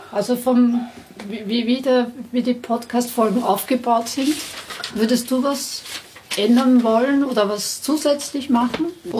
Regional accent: Austria; wir haben das Du und das Sie bei uns in Österreich oder im deutschsprachigen Raum.

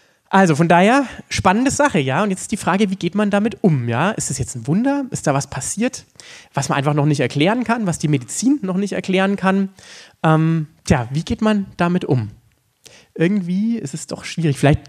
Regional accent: Bavaria, Germany; in Oberfranken, da wo ich herkomme

